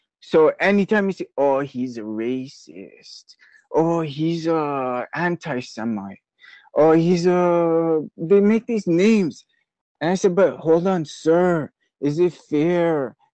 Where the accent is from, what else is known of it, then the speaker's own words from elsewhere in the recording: Kingston, Jamaica; because I'm a Jamaican from Kingston.